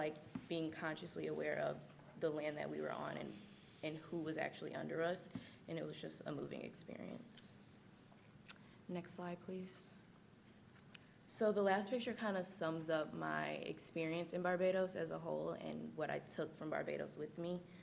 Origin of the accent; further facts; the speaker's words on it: Chicago, Illinois, United States; I am from Chicago, Illinois. I'm a senior here at NIU